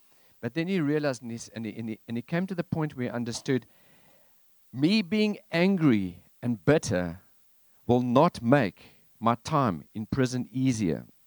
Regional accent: South Africa; Now this, I mean, I'm South African. This means nothing to me.

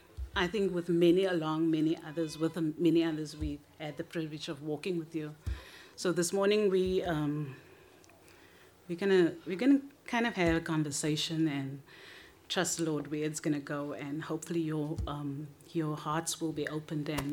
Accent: South Africa; we've been here for 10 years. For those of you that don't know, we're from South Africa.

